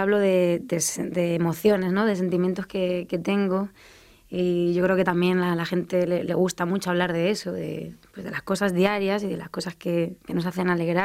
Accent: Albacete, Castilla-La Mancha, Spain; moved away as an adult; also born or lived in Murcia; Pues yo me fui de Albacete a Murcia a estudiar psicología y de hecho terminé la carrera.

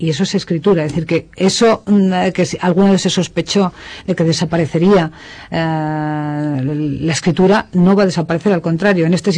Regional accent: Madrid, Community of Madrid, Spain; Pero con toda humildad, como madrileña, digo que el madrileño es una variante del español

